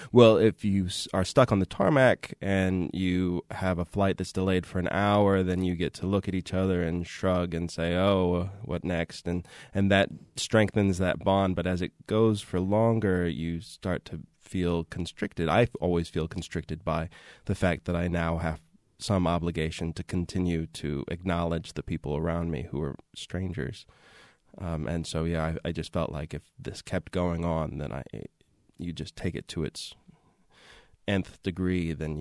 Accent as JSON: {"language": "English", "town": "Plano", "region": "Texas", "country": "United States", "tie": "born or raised there", "moved": "as an adult", "said": "Yeah, I grew up in Plano. Was here until I was 18, and then fled."}